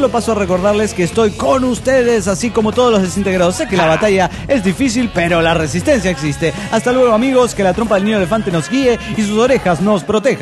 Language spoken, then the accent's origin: Spanish; Querétaro, Mexico; de Querétaro, México.